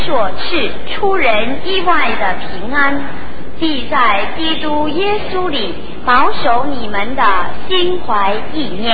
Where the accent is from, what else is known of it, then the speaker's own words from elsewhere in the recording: China; 今天在我们中国人的年日中，这是大年初四